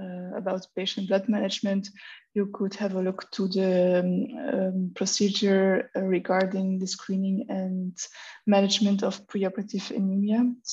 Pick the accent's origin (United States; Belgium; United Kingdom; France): Belgium; I'm from Belgium.